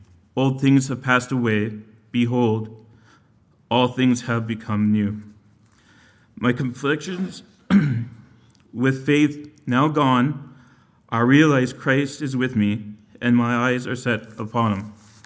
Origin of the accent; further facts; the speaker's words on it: Campbell River, British Columbia, Canada; I was born and raised in Campbell River, B.C.